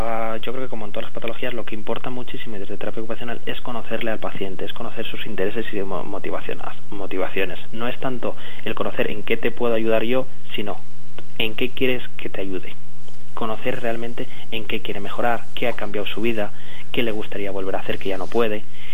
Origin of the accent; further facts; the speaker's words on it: Burgos, Castile and León, Spain; yo soy de Burgos y siempre he pensado que Burgos es una ciudad muy social